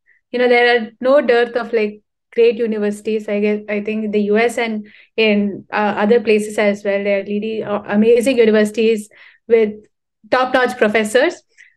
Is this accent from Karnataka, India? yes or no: no; Chennai, Tamil Nadu, India; I come from Chennai. It's in the southern part of India, a really heart scorching place.